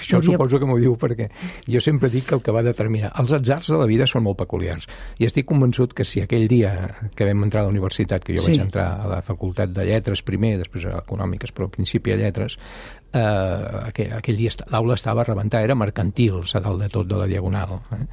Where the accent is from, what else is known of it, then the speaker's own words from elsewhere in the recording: Sant Just Desvern, Catalonia, Spain; born there; jo vaig néixer a casa a Sant Just.